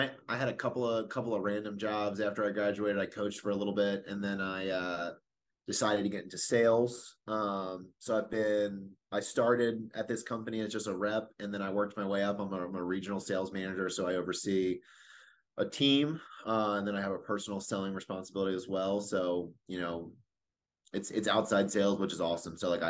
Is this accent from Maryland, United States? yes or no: yes; Maryland, United States; moved away as an adult; Yeah, I'm from Eastern Maryland. I was a high school state champ there. Came to Newberry in 2009.